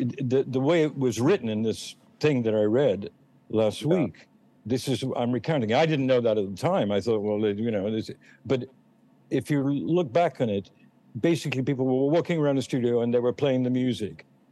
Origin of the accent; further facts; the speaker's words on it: England, United Kingdom; because I'm English.